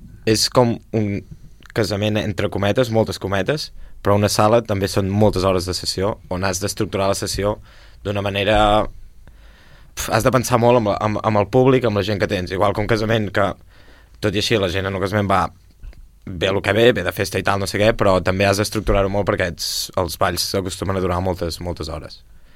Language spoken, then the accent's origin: Catalan; Vic, Catalonia, Spain; Sí, sí, vivim, som els dos de Vic